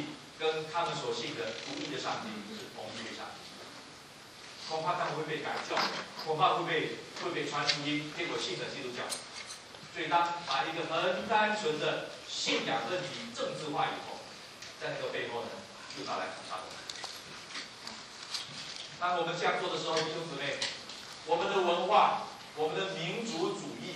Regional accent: Malaysia; 我在马来西亚长大

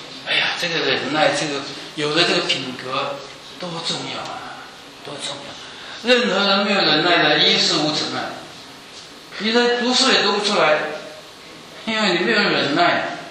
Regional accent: China; now in United States; 像我们从中国来的，在美国受过苦

